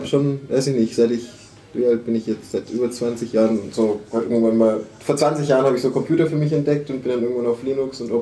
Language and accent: German; Baden-Württemberg, Germany; also born or lived in Kiel; Ja, und dann bin ich irgendwann umgezogen worden nach Stuttgart, also in die Nähe.